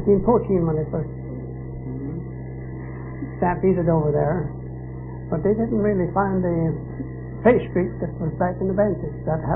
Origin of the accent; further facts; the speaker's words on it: Ontario, Canada; born there; moved away as an adult; also born or lived in Vancouver; I was born in Ontario, Canada. My wife was born there, too. We were both in the same neighborhood. And I came west when I was about 18 years old, and that was in 1898. I came west to Vancouver.